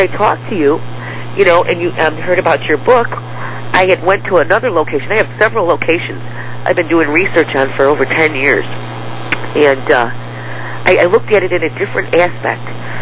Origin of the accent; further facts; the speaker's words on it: Chicago, Illinois, United States; I'm an entrepreneur from Chicago